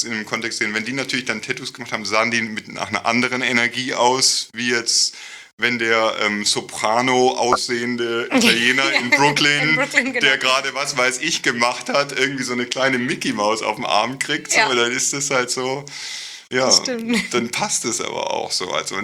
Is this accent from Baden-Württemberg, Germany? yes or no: yes; Stuttgart, Baden-Württemberg, Germany; born there; Ich bin in Stuttgart geboren, bin aber relativ oft umgezogen und habe dann auch mal so Seitensprünge Richtung Pforzheim oder Karlsruhe, so alles in Baden-Württemberg noch in dem Raum gemacht.